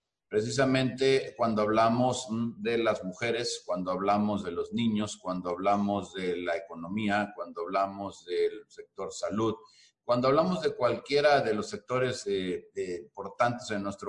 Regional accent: Veracruz, Mexico; no solo en Veracruz, de donde soy yo, sino en todo el país

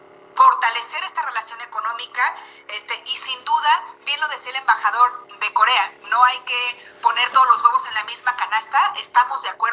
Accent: Guanajuato, Mexico; Yo soy del estado de Guanajuato.

